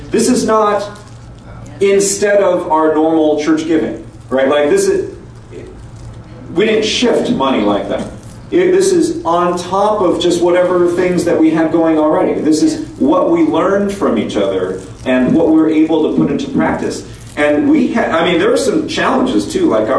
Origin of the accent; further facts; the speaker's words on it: Los Angeles, California, United States; born there; now in Boston, United States; So, I was born in Los Angeles in 1972. My parents were Japanese Americans.